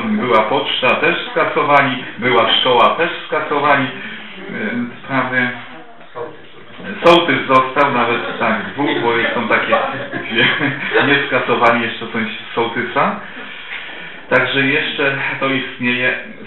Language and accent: Polish; Opole Voivodeship, Poland; pochodzę z małej wioski na Opolszczyźnie, no i co im to powie, nie?